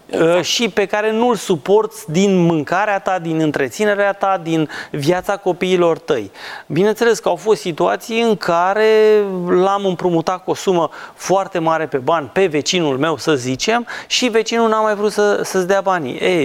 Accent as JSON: {"language": "Romanian", "country": "Romania", "said": "din punctul nostru de vedere al românului, pentru că sunt român, prefer sistemul să nu fiu dator"}